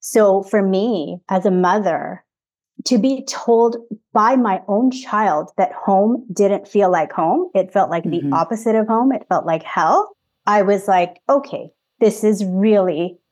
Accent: Canada; born there; I'm a Filipino Canadian. He's European, also born in Canada

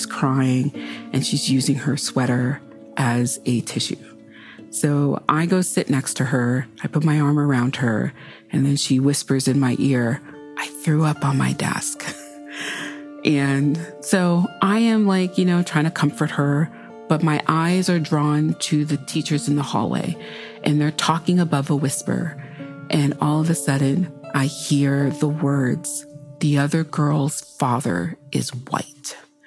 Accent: Paris, Île-de-France, France; Oldest of four, two sisters and a brother, four of us, three different dads. We were raised in Paris.

